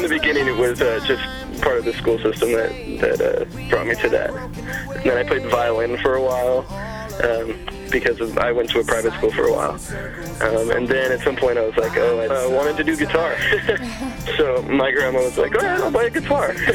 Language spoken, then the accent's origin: English; Placerville, California, United States; the first stop on the tour is my hometown, which is a really, really little mountain town between Sacramento and Lake Tahoe called Placerville.